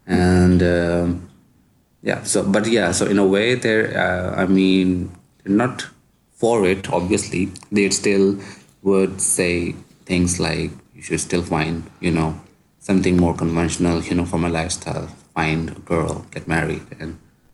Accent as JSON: {"language": "English", "country": "Pakistan", "second_language": "English", "lives_now": "Germany", "said": "I am 31 years old. I am originally from Pakistan. I'm currently studying, doing my master's from Germany."}